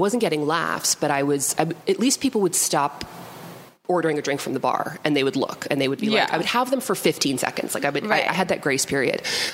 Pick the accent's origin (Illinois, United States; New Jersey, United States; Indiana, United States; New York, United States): New Jersey, United States; I'm from New Jersey.